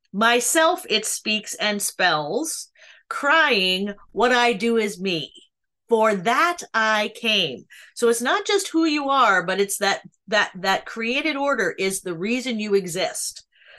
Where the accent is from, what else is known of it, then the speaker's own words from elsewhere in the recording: United States; I did not have the benefit of a classical education, so I'm always a little bit, as an American, I could have done better, I suppose.